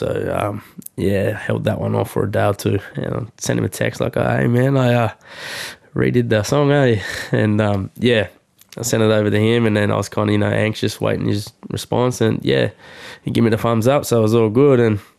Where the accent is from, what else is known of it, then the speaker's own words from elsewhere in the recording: Nowra, New South Wales, Australia; So growing up in Nowra, like, school was a bit of a tricky spot for me, eh? Like, had a bit of trouble dealing with racism and whatnot